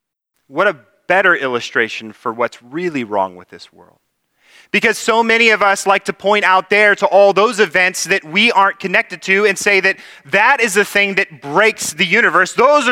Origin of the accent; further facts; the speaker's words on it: California, United States; this is something that is always been a part of my life as a Californian driving. We all drive aggressively, I think, in California.